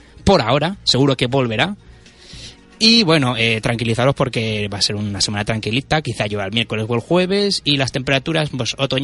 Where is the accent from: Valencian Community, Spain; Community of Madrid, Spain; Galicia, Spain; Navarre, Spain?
Valencian Community, Spain; o como los valencianos le decimos, La Gota Freda.